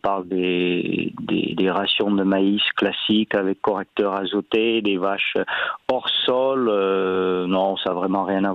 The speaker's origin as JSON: {"language": "French", "country": "Netherlands", "second_language": "French", "moved": "as an adult", "lives_now": "France", "said": "Et comme chez nous aux Pays-Bas, bon, les terrains sont très chers."}